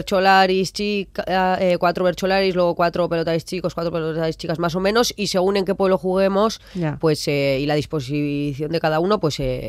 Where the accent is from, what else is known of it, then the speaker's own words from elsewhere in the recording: Usansolo, Basque Country, Spain; Hace poco jugamos en Usánsolo, mi pueblo, fue un día súper especial para mí.